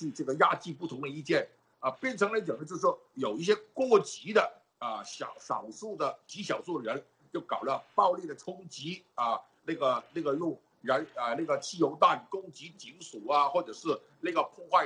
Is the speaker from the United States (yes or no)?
no; Hong Kong